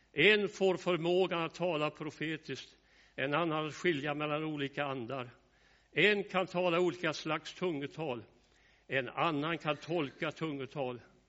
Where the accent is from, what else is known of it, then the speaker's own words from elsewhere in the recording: Skåne, Sweden; Jag föddes i en familj med 5 syskon. Med föräldrar som gick till bönehuset hemma i Skåne.